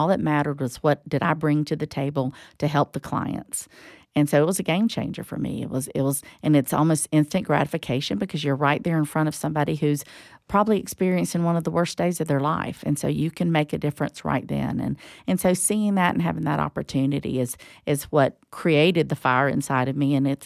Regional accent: Tallahassee, Florida, United States; I'm from Tallahassee, born and raised

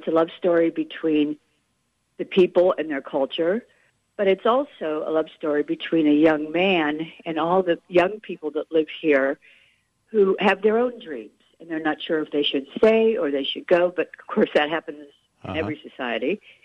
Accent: Midwest, United States; And although I'm from the Midwest, I would hear all of their stories and her stories about, you know, what her life was like.

